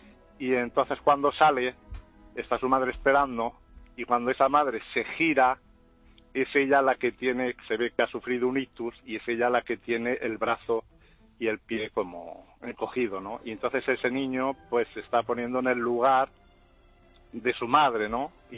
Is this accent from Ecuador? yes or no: no; Barcelona, Catalonia, Spain; yo soy de aquí de Barcelona.